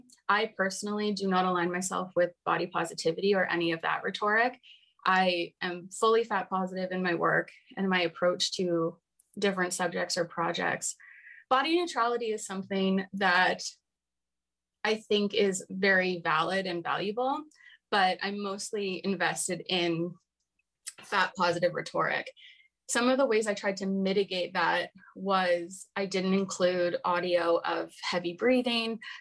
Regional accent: Toronto, Ontario, Canada; now in Vancouver, Canada; when I first moved to Vancouver, I'm from Toronto, and I moved out here

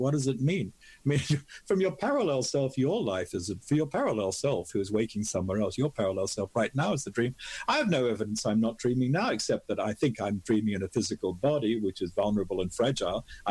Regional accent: Australia; now in North America; I grew up in Australia.

